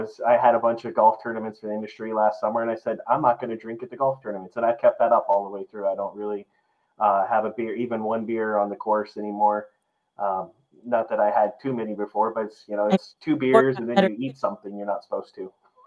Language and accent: English; Texas, United States; I like how small it is, and it's in my home state of Texas.